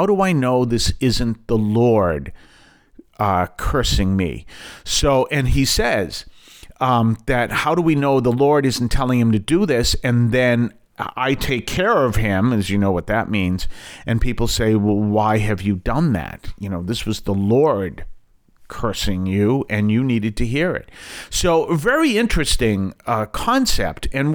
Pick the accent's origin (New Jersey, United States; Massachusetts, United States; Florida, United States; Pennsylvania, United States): Massachusetts, United States; Boston; accent: Boston; Pardon my Boston accent there. Not that there's a problem with a Boston accent in Boston.